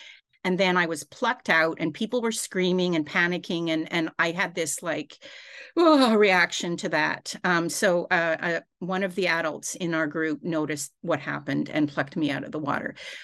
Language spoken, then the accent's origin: English; Canada; Growing up in Canada, canoeing, kayaking, I love paddling.